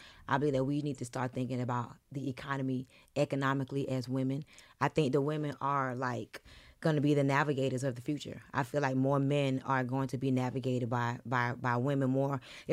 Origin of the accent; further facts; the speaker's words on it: Miami, Florida, United States; now in Atlanta, United States; And I'm going to tell you, so I'm from Miami. I moved to Atlanta in 2005. But my first time coming here was for Freakneek.